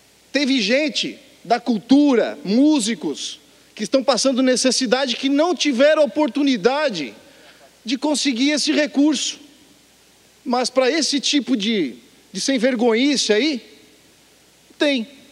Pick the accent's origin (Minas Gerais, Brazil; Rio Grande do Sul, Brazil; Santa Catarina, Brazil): Santa Catarina, Brazil; Criciúma; Eu venho lá da minha cidade, Criciúma, né? 217 mil habitantes.